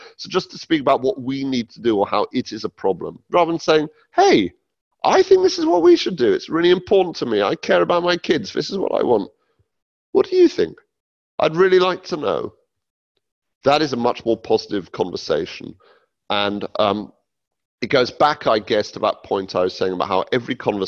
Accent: United Kingdom; And I just say, hey, I'm a Brit. I'd love to know what's going on.

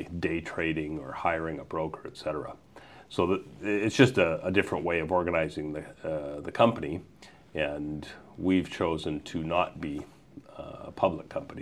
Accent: Regina, Saskatchewan, Canada; So I started probably when I was younger than you are now. I started in high school. I grew up in Regina

